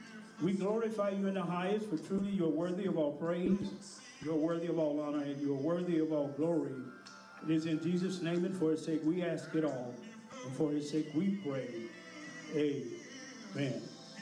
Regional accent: Dallas, Texas, United States; as a child growing up in South Dallas, I remember our family having difficult or tough times.

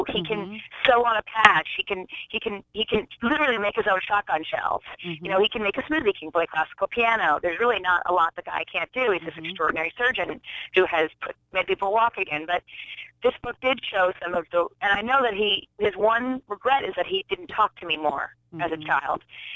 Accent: Alaska, United States; And growing up in Alaska, when the plane is floating down the river, everybody shouts.

